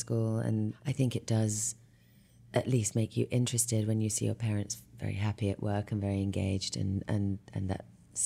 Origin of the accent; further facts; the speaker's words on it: London, United Kingdom; I was born in London and raised in West London